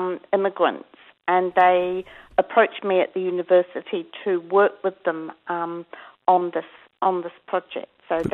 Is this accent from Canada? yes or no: no; Palmerston North, Manawatū-Whanganui, New Zealand; Yes, I'm from Palmerston North.